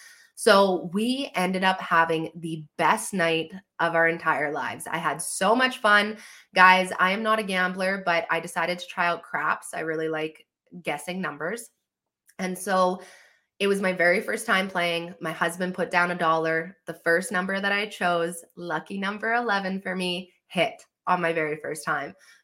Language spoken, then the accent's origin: English; Saskatchewan, Canada; And it's like, I'm from Saskatchewan. If I wanted a windy vacation, I would have just stayed here in summer, let me tell you.